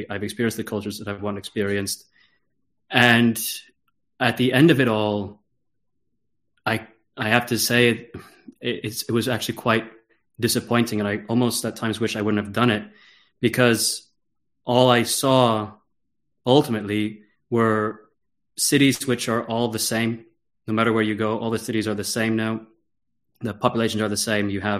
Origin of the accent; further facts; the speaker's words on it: United States; moved away; Oh, it's not that I wish I hadn't moved to Europe. I always knew that I would do it. When I was growing up in America, I felt something.